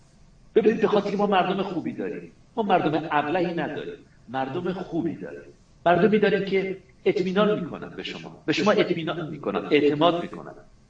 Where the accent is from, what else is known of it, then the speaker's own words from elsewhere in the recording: Iran; moved away; ما زمانی که به کشورهای اروپایی و آمریکایی اومدیم اسم خودمون رو عوض کردیم. مبادا بفهمن که ما ایرانی هستیم.